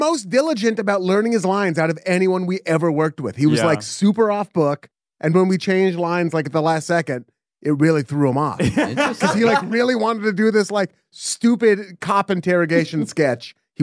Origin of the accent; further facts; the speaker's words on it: Portland, Oregon, United States; My dad is from Brooklyn. I'm from Portland, Oregon, and no one there has an accent.